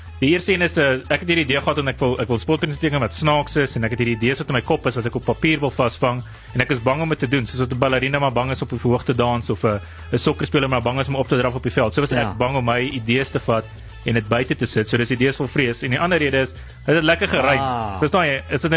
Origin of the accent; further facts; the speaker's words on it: Bredasdorp, Western Cape, South Africa; born there; Bredasdorp. Weet jy of jy weet waar dit is? Ek dink daar waar die map nog nie woorde op het nie.